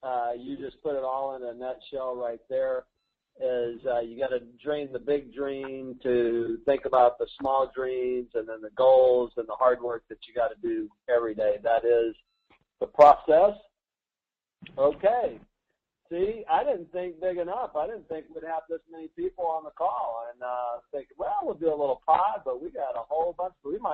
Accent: Alabama, United States; I'm from Alabama, so I'm slow.

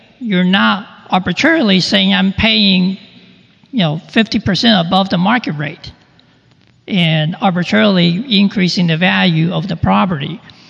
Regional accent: California, United States; We're people from California.

